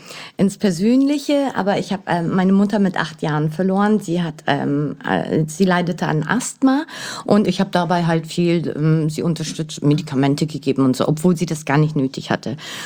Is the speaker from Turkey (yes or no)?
yes; Turkey; Ich bin Türkin und ich bin in der Leitungsposition.